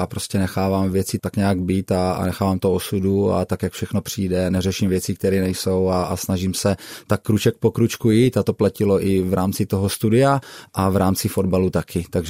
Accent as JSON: {"language": "Czech", "town": "Brno", "region": "South Moravian Region", "country": "Czechia", "tie": "born or raised there", "said": "já jsem vyrůstal na sídlišti v Brně"}